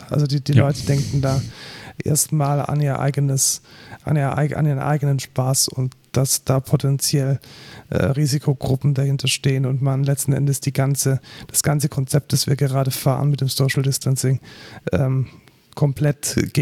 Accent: Bavaria, Germany; ich bin ja aus der Nähe von München

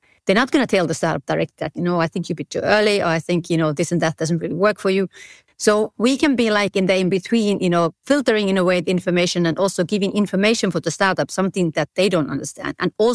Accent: Finland; Well, I come from Finland. We don't have this problem. They just don't talk.

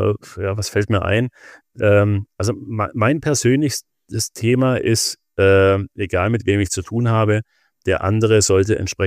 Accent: Friedrichshafen, Baden-Württemberg, Germany; von Bad Friedrichshafen, wo ich herkomme, nach Berlin hoch

